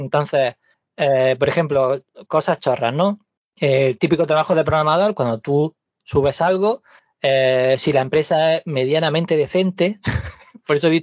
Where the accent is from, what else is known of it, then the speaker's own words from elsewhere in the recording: Spain; ahora que soy el único español del equipo, ahora mismo en el equipo en el que estoy, no hay ningún español, estoy todo el día hablando en inglés